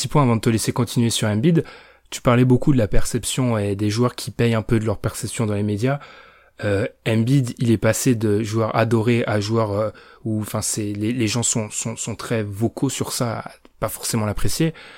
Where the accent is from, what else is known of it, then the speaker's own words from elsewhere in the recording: France; Je suis français.